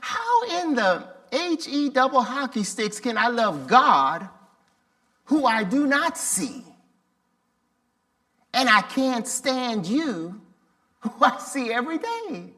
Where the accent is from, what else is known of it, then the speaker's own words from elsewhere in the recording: Jamaica; now in United States; I'm an immigrant. I came to this country from Jamaica. I am a naturalized citizen.